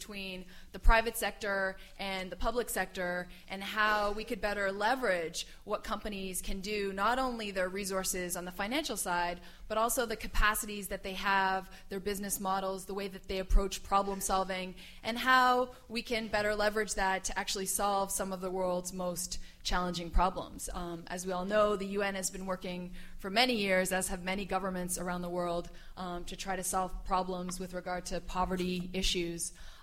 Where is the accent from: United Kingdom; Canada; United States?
Canada; I'm a Canadian. I actually went to grad school in the UK